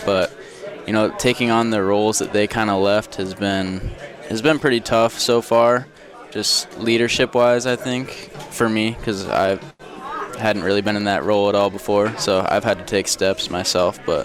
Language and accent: English; Colorado, United States; Yeah, so you heard I'm obviously from Colorado, so mm-hmm. quite the trip to get here.